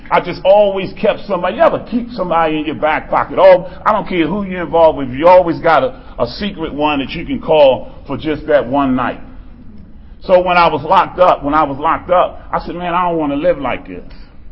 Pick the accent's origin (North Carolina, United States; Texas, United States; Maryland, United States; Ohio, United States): Maryland, United States; Baltimore; I come from Cherry Hill. I come from a place in Baltimore where they said anything you get involved with, you need to handle it.